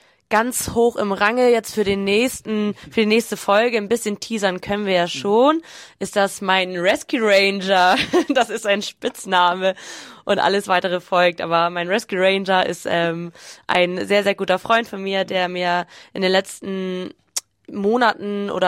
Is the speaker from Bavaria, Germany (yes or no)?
no; Schleswig-Holstein, Germany; born there; also born or lived in Hamburg; Husum die Ecke, sage ich immer ganz gerne. Nordfriesland, gebürtig aus Nordfriesland. Habe zwischendurch mal kurz in Hamburg gewohnt